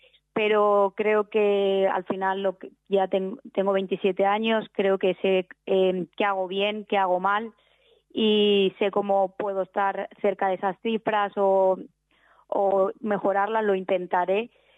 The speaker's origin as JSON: {"language": "Spanish", "town": "Valencia", "region": "Valencian Community", "country": "Spain", "said": "Que al final yo soy de Valencia, entonces a mí mucha gente ve la playa y como que dice, ostras, tal, a mí eso no me sorprendió tanto"}